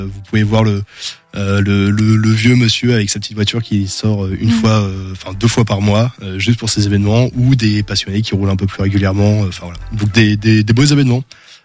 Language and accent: French; Angers, Pays de la Loire, France; on découvre des très beaux coins dans la région que je connaissais pas, alors que je suis d'Angers